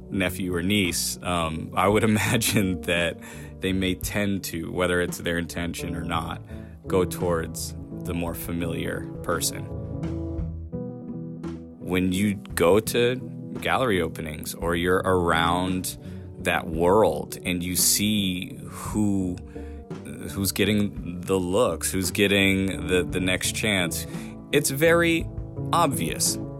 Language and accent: English; Portland, Maine, United States; I'm 35 years old, born and raised in Portland, Maine, and I am an artist, muralist, and designer.